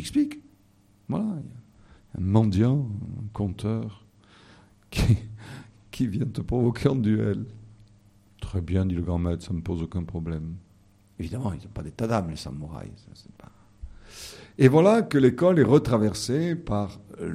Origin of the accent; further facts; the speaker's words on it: Marseille, Provence-Alpes-Côte d'Azur, France; C'est un conte japonais et je suis marseillais.